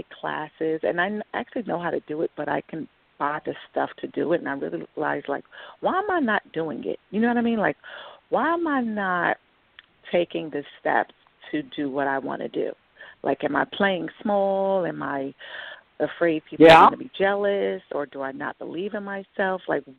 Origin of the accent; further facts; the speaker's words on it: New York, United States; I'm from New York.